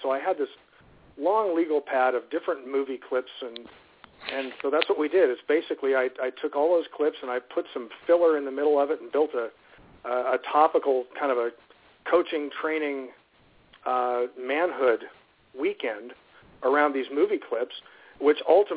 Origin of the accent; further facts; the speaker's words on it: Florida, United States; I'm a Florida boy, so anyone listening north of about Atlanta is probably snowed in.